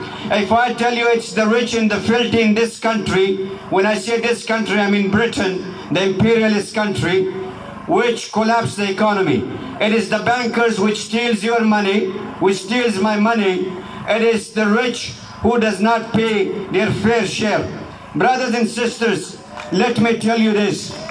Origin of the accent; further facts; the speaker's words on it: Afghanistan; now in United Kingdom; this is a propaganda machine, which I came from Afghanistan, when the war criminal Tony Blair and Bush, they were saying that we have to change the regime in Afghanistan and Iraq